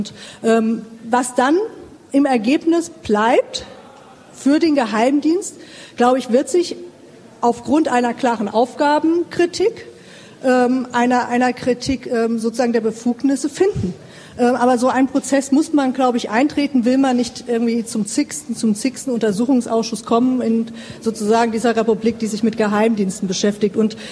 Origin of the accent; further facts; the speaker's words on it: Thuringia, Germany; Also ich komme aus Thüringen, wir haben dort R2G